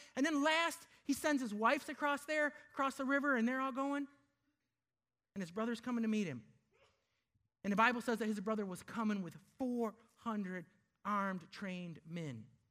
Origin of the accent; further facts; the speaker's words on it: Michigan, United States; And in my mind, I think back to my days as a kid growing up in Michigan.